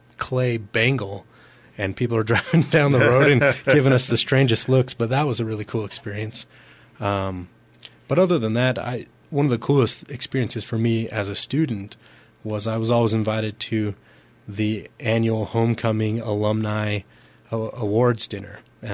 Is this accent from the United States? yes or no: yes; Idaho, United States; I'm a kid from Eastern Idaho who went to a local university, but the sky's the limit.